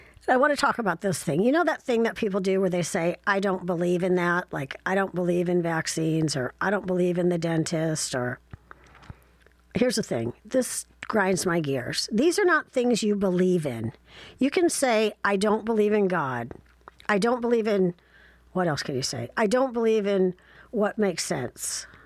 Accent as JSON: {"language": "English", "region": "Midwest", "country": "United States", "said": "unless you're from the Midwest, and then it's anyways, and I am from the Midwest."}